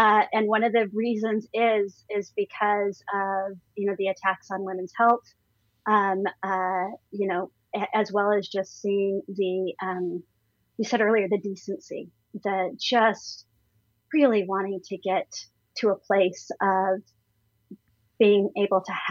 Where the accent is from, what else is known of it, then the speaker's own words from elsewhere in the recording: Utah, United States; You know, I grew up in Utah, and so I am watching those western states as well